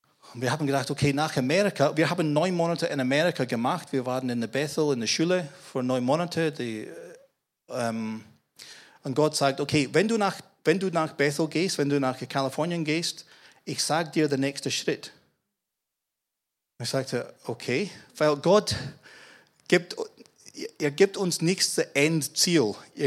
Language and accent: German; Scotland, United Kingdom; German is a second language; now in Germany; Und ich als Schotte muss ihn übersetzen von Bayerisch auf Hochdeutsch.